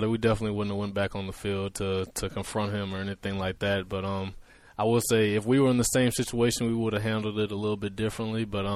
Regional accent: Louisiana, United States; And like you said, I'm from Louisiana. That was by far the coldest game of my life.

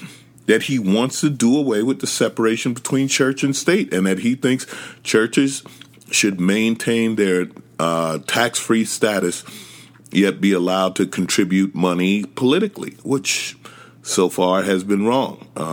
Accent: New York, United States; now in Los Angeles, United States; I'm a city kid. I grew up in New York. I live in L.A. I've lived a few places around the country.

